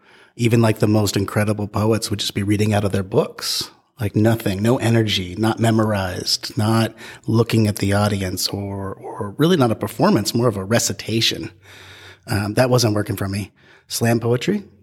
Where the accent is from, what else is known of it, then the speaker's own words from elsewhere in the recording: Pennsylvania, United States; I grew up right outside of Pittsburgh.